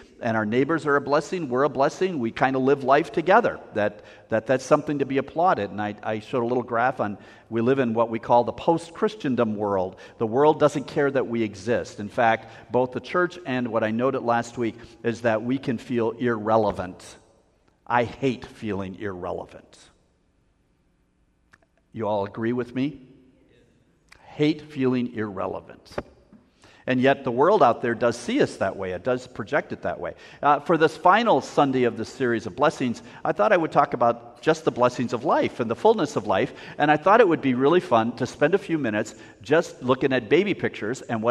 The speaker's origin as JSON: {"language": "English", "town": "Green Bay", "region": "Wisconsin", "country": "United States", "tie": "born there", "said": "I was born on December 4th, and I was born in Green Bay, Wisconsin, thus Packer commitment"}